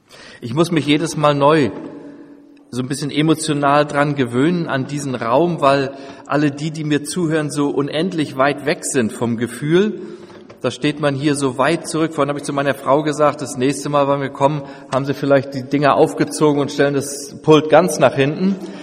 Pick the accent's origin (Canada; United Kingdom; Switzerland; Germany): Germany; Northern Germany; now in Bautzen, Germany; wir kommen aus Bautzen, wohnen dort seit über 20 Jahren und kommen ursprünglich aus dem Norden. Ja, so vielleicht zu der Herkunft.